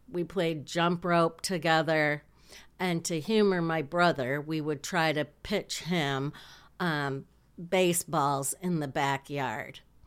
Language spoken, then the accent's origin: English; Hillsdale, Michigan, United States; I grew up on River Street in Hillsdale, Michigan. There were 9 houses on the street, actually 8 houses and 1 house trailer. It was a small little neighborhood.